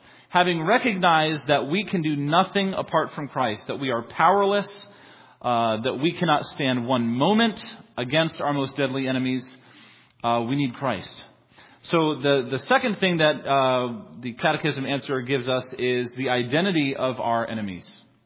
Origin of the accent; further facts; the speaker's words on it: Northeast, United States; I grew up in the Northeast and we used to see them all the time.